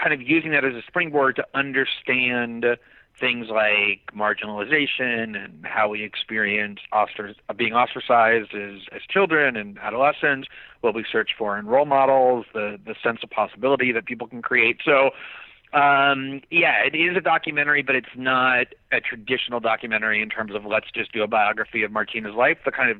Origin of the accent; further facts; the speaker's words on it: Fort Lauderdale, Florida, United States; we grew up in Fort Lauderdale, very close to where Chris Evert grew up.